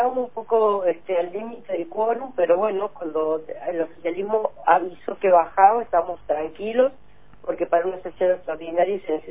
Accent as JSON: {"language": "Spanish", "country": "Argentina", "said": "como argentinos"}